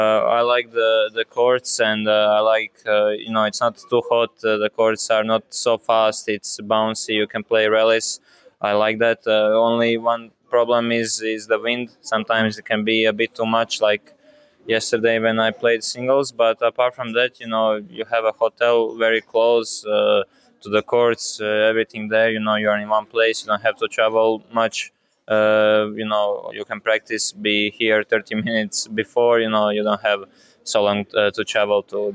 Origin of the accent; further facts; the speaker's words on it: Split, Split-Dalmatia County, Croatia; now in Zagreb, Croatia; I'm based in Zagreb mostly. I'm from Split, but I mostly practice in Zagreb. Also, some weeks in Split, there is my home.